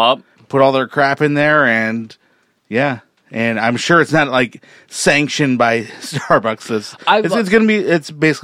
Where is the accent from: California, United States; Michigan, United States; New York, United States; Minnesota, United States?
Minnesota, United States; The logo. We're Minnesotan people, so we go to Caribou.